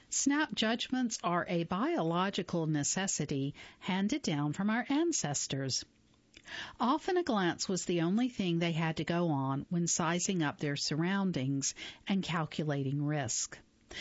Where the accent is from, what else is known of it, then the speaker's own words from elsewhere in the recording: Atlanta, Georgia, United States; also born or lived in Canada; What I am is American, born in Canada, raised in Atlanta, naturalized at 14, and I signal American, too